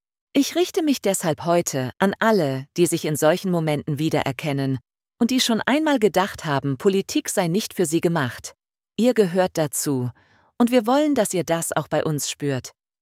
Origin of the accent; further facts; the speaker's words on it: Unna, North Rhine-Westphalia, Germany; Während meines Studiums habe ich eine Zeit lang in Dortmund gewohnt und aus Unna fährt man ja ohnehin gerne mal samstags in die große Stadt, sodass ich seit meiner Kindheit oft in Dortmund unterwegs gewesen bin.